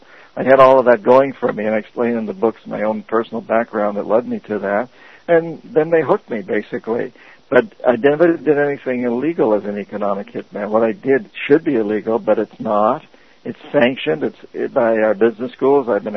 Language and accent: English; New England, United States; or I'm from New England, so I keep going back to Boston.